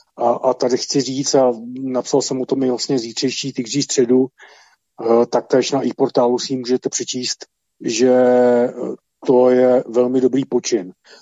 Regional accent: Prague, Czechia; jako Pražák jezdím kolem každý den

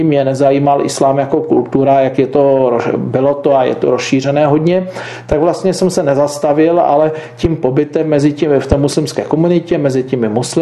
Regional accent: Beskydy, Czechia; já pocházím z Beskydských hor a když mi byly zhruba 4 roky, moji rodiče se rozvedli

